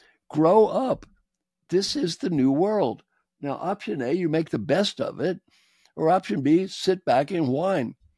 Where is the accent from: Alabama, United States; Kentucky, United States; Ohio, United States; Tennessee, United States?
Kentucky, United States; We came in, I'm from Kentucky, next to last place in educational achievement. We had an outhouse the first 4 years I was in school.